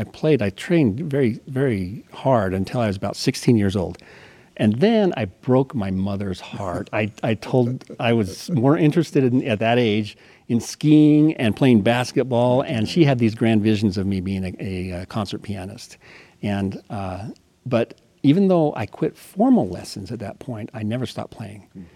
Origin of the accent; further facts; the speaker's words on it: Brigham City, Utah, United States; I was raised in Brigham City, and she came from Chicago